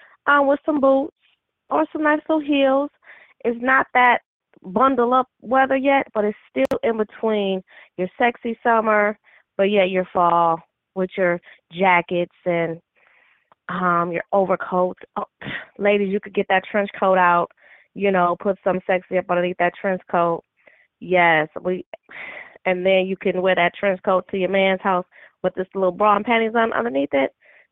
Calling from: Minneapolis, Minnesota, United States; I currently am in Minneapolis, Minnesota.

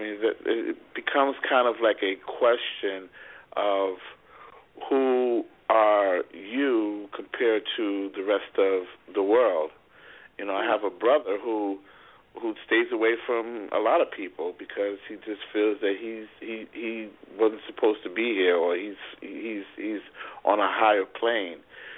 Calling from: North Carolina, United States; Hello, I'm calling from North Carolina.

